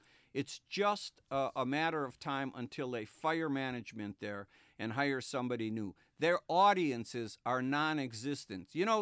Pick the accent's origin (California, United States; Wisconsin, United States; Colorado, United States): Wisconsin, United States; We're both from Wisconsin.